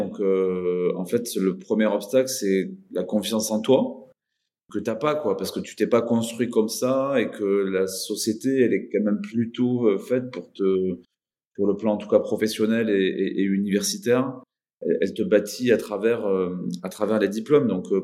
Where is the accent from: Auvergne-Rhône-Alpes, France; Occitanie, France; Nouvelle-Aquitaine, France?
Occitanie, France; Toulouse; j'ai 44 ans, je suis toulousain.